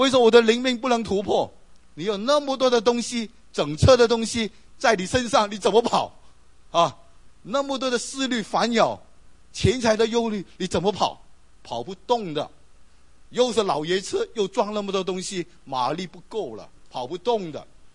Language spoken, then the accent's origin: Chinese; China; 特别我们中国人，我们最普通一个习惯就是很喜欢晚上很晚才睡